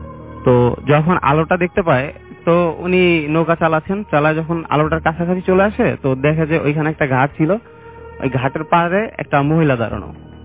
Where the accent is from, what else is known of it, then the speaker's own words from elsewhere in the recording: Barisal, Barisal Division, Bangladesh; আমি এসেছি বরিশাল থেকে।